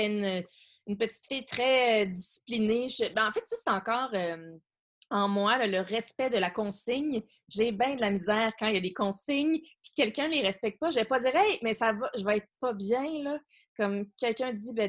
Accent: Longueuil, Quebec, Canada; also born or lived in Montreal; Mais ensuite, Rive-Sud, Saint-Hubert et Longueuil, jusqu'à mes 22 ans.

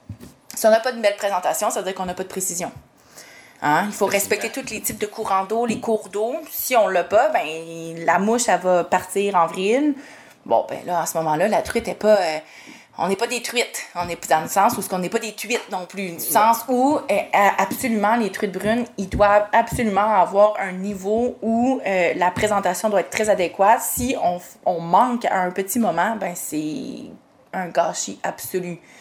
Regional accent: Lac-Mégantique, Quebec, Canada; born there; je suis née à Lac-Mégantique, puis j'ai fait toute ma pêche là.

